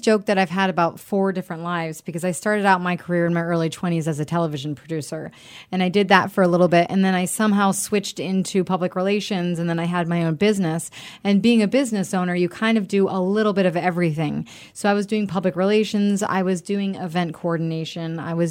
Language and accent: English; Rhode Island, United States; I'm from Rhode Island originally, and my husband's from Connecticut.